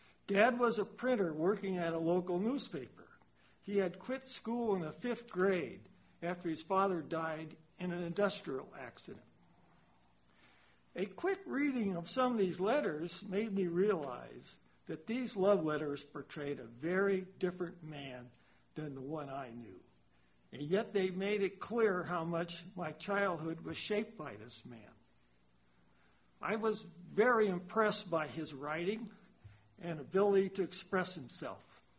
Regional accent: Watsonville, California, United States; he died 31 years ago in my hometown in Watsonville, California.

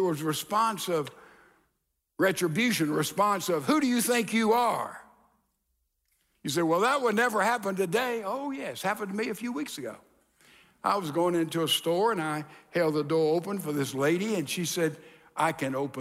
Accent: Texas, United States; I'm from the South, and we here in Texas, we open the door for ladies.

